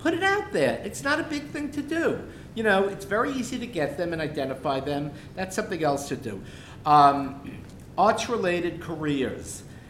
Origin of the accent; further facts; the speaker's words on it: New York, United States; because I'm still a New Yorker